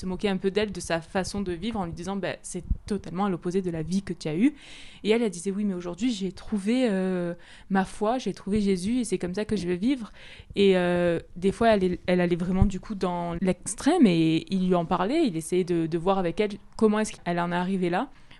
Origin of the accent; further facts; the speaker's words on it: France; En tant que Français, en tant que jeune